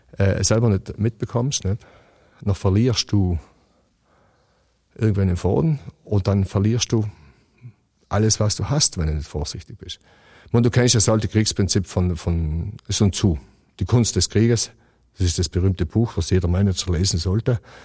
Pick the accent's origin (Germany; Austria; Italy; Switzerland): Italy; Pfitsch, Trentino-Alto Adige; sicher Richtung Pfitsch, das ist meine Heimat, das ist Richtung Osten.